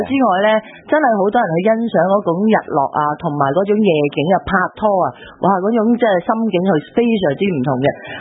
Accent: China; 我哋中国人嘅情人节咧星期六就系啦

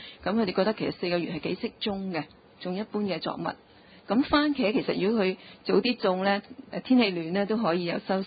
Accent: China; 我想跟我們中國人 的習慣都有些關係

